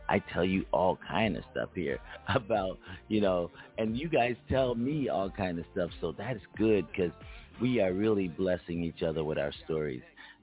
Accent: Philadelphia, Pennsylvania, United States; Marston Street is the street I grew up in Philadelphia.

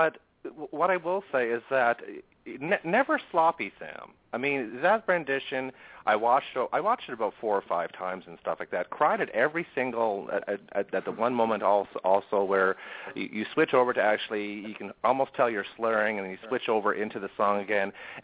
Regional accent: Canada; I'm originally from Canada.

